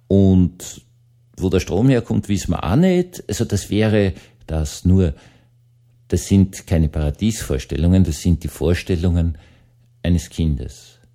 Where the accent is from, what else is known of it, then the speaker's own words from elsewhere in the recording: Bischofshofen, Salzburg, Austria; ich komme aus Bischofshofen